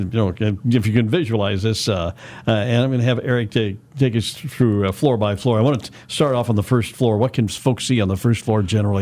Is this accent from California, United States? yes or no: no; Wichita, Kansas, United States; And I'm, you know, growing up in West Wichita, I heard people, the old timers now and then, say, yeah, that's old so-and-so.